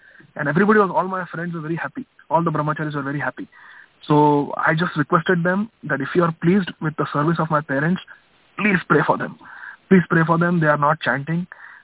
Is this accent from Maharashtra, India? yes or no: yes; Akola, Maharashtra, India; English is a second language; there is a train, Gitanjali Express, it goes from Bombay to Howrah, Calcutta. And it passes through my hometown, Akola. And Akola station comes early in the morning at 6 o'clock.